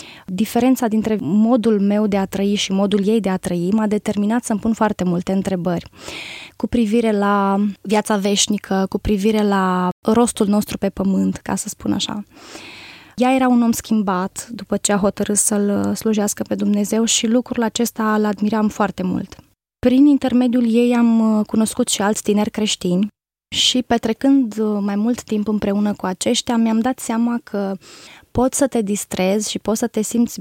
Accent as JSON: {"language": "Romanian", "town": "Suceava", "region": "Suceava County", "country": "Romania", "tie": "born there", "said": "M-am născut în Suceava, într-o familie simplă, de creștini ortodoxi. Sunt cea mai mică din cei 3 copii ai familiei."}